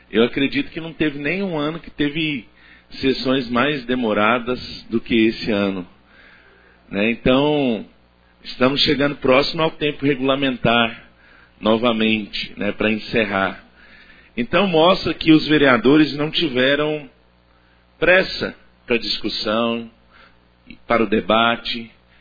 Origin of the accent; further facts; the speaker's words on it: Brazil; Nós não podemos ficar reféns dessas atribuições negativas que se dá ao Brasil, que nós só somos brasileiros de 4 em 4 anos, não pode, esses estereótipos têm que acabar.